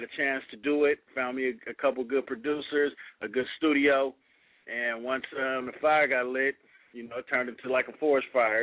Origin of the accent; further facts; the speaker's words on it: Oakland, California, United States; now in Hayward, United States; I'm in the Bay Area, man. Hayward, California, man. I'm from Hayward. Oakland transplant to Hayward and the Haystack, as they call it.